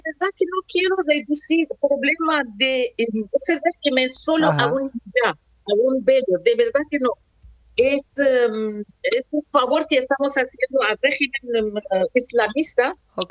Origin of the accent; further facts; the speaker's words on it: Iran; moved away; Tuve que salir de Irán por la situación de total de las mujeres y de todas las personas que vivíamos entonces en Irán, no estábamos contentos y ahora tampoco. Así que tuve que salir de Irán.